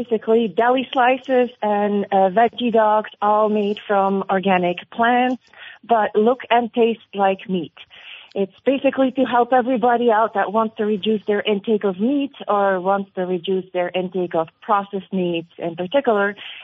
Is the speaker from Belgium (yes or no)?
yes; Belgium; moved away as an adult; now in United States; I'm originally from Belgium, and I actually moved here almost 20 years ago for an internship at Hillshire Farm.